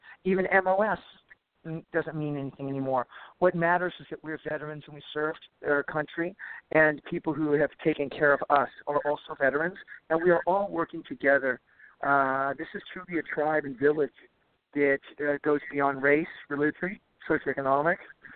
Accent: Midwest, United States; I'm from the Midwest.

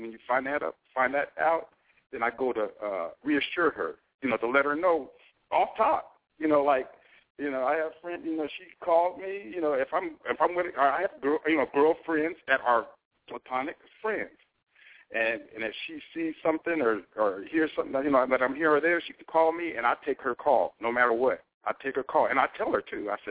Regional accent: San Diego, California, United States; I'm from San Diego.

